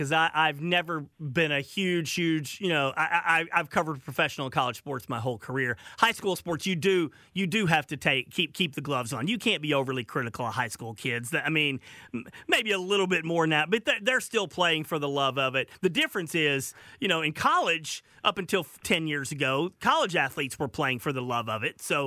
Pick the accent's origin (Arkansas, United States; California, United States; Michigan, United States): Arkansas, United States; because growing up in Arkansas, I was a Dallas Cowboys fan